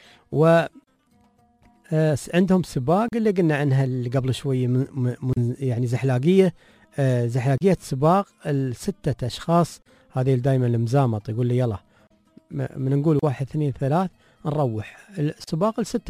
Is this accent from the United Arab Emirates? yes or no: yes; Dubai, United Arab Emirates; عندنا في دبي